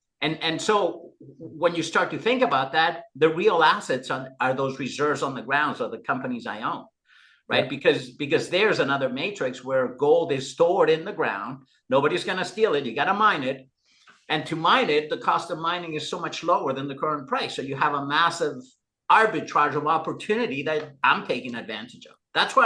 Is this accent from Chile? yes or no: yes; Chile; Now, coming from Latin America, I'm from Chile.